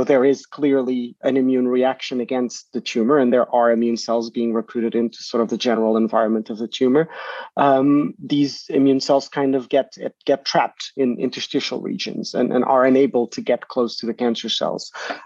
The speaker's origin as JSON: {"language": "English", "country": "Portugal", "moved": "as an adult", "lives_now": "United Kingdom", "said": "I'm originally from Portugal, and I did my PhD at the University of Cambridge here in the UK, which is where I'm based now."}